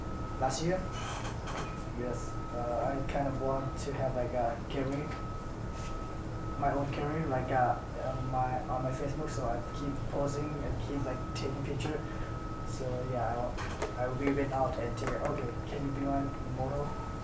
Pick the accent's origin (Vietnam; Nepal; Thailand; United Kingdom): Thailand; now in Santa Rosa, United States; so we from the same hometown. We're from Thailand. So we moved here